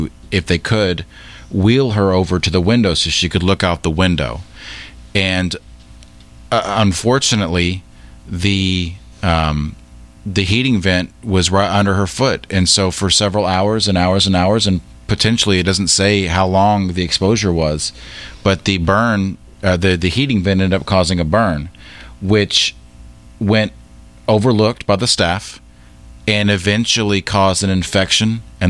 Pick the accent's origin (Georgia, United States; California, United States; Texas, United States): Georgia, United States; because we're from Georgia and we don't use the word heat register. We use the word vent, heating vent.